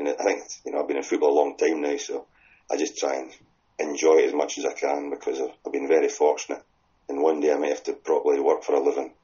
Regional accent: Scotland, United Kingdom; obviously I'm from Afford

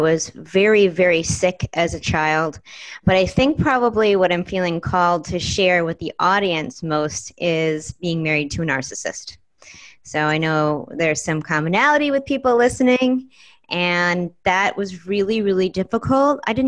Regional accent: New York, United States; also born or lived in Brooklyn; now in Los Angeles, United States; I'm originally from New York. I spent 10 years living in Brooklyn. I was born in upstate New York. I'm in LA now on the beach.

